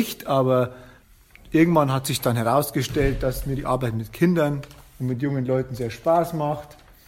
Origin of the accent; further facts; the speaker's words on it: Abensberg, Bavaria, Germany; now in Munich, Germany; Also ich komme eigentlich aus einem kleinen Städtchen im Süden von Regensburg. Das heißt Abensberg. Und bin jetzt aber schon seit 6 Jahren hier in München.